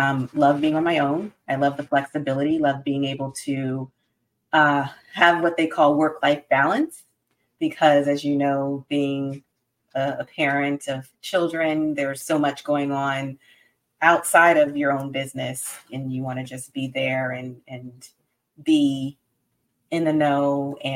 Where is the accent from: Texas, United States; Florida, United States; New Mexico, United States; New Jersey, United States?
Florida, United States; Fort Lauderdale; So I'm originally from Fort Lauderdale